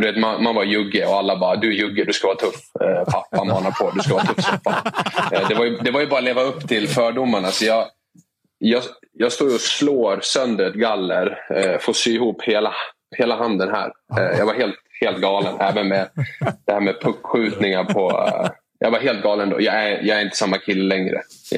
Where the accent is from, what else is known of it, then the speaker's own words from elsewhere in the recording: Örnsköldsvik, Västernorrland County, Sweden; born there; Jag är född i Sverige, i Örnsköldsvik i Foppala.